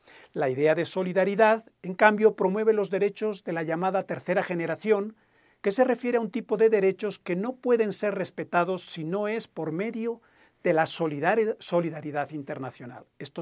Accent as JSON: {"language": "Spanish", "country": "Ecuador", "said": "En nuestro caso, como ecuatorianos y ecuatorianas, los derechos y deberes están consagrados en la Constitución de la República del Ecuador del año 2008."}